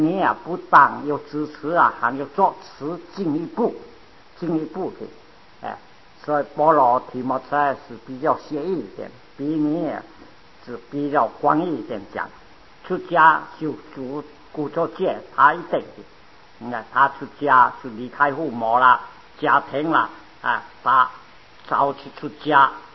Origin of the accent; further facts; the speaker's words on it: China; 我是讲我们中国人啊，就标榜大乘佛法